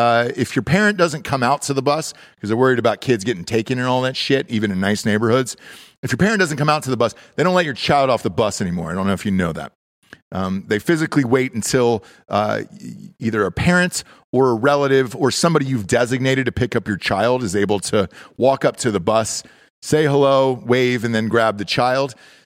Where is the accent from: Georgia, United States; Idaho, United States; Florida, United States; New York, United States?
Georgia, United States; I'm from Georgia originally